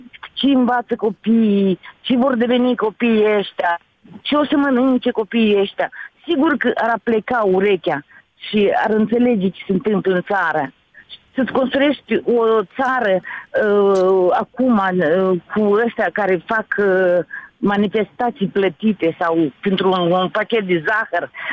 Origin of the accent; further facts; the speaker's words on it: Moldova; moved away; Și eu sunt în final din Moldova. Mă doare de ce am ieșit.